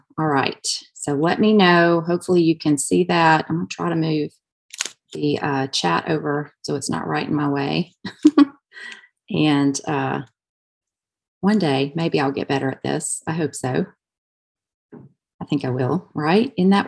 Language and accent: English; Alabama, United States; accent: Southern; now in New Hampshire, United States; I am from Alabama, so that's my southern accent still coming out.